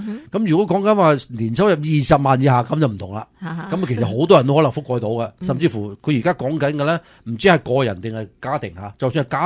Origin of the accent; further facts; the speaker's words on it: United States; 为我哋美国人咧自己系悭翻好多税